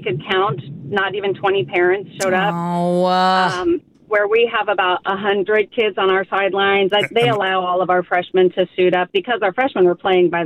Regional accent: Shawnee, Kansas, United States; I'm from Shawnee, and my son is a senior at Mill Valley High School.

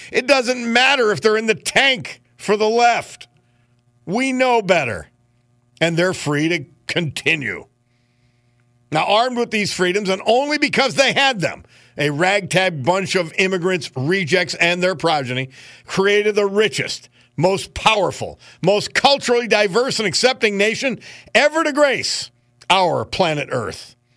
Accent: Dunmore, Pennsylvania, United States; So illegal immigration hit home in my, my hometown, but it's not where I live now, of Dunmore yesterday.

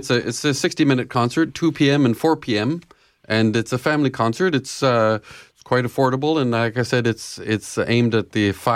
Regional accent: Ottawa, Ontario, Canada; now in Toronto, Canada; I grew up in Ottawa.

